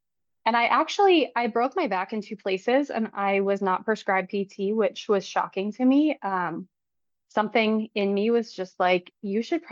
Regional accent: Maryland, United States; So I am from Maryland, born and raised, went to high school at Gaithersburg High School, went to college at Towson.

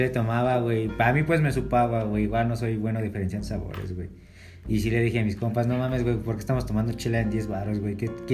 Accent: Mexico; Te hace preguntar como mexicano qué te estás tragando, ¿no, güey?

